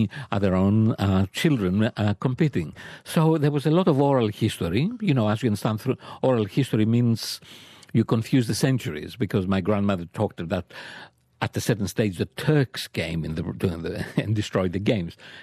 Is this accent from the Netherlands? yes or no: no; Olympia, Western Greece, Greece; Well, I was born in Olympia, where the Olympic Games began